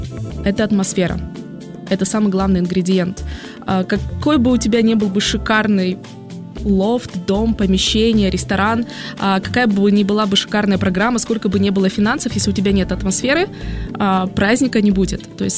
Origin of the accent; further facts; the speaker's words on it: Ukraine; в своей стране, я из Украины, да, провели порядка, наверное, 10 больших конференций